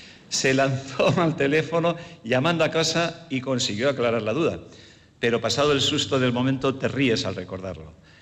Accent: Araia, Basque Country, Spain; nosotros somos de Araya, un pueblo con una gran tradición musical, que cuenta con su banda y su escuela de música

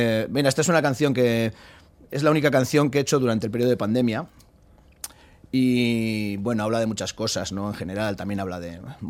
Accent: Portugalete, Basque Country, Spain; now in Getxo, Spain; Yo soy de Portu y bueno, lo que pasa es que llevo muchos años viviendo en Guecho

